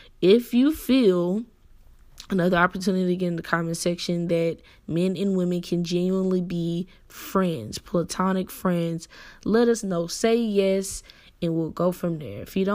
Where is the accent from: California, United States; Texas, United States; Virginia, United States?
Texas, United States; Dallas; I'm from Dallas, but we're both from Texas.